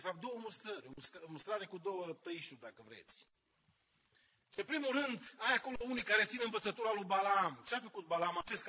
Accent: Romania; noi am crescut în România

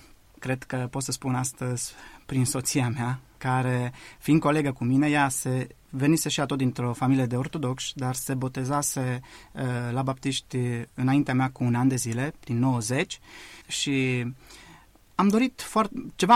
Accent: Alești, Bihor County, Romania; born there; M-am născut în Bihor, în Alești, am venit în Arad la școală

